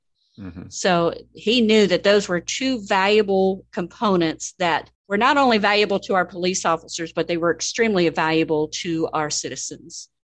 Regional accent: Mansfield, Ohio, United States; Yes. Born and raised in Mansfield.

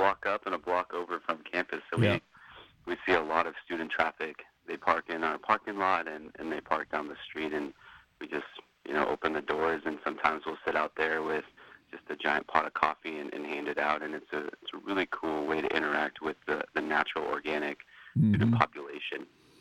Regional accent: Redding, California, United States; So I went to college up here back in 2007. I'm originally from Reading.

